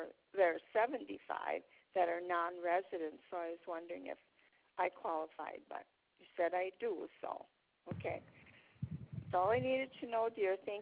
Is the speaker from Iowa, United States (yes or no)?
no; Wisconsin, United States; Sorry to take your time, but I'm from Wisconsin, and we got here late because was having some health issues anyway, so we didn't get here till the middle of January.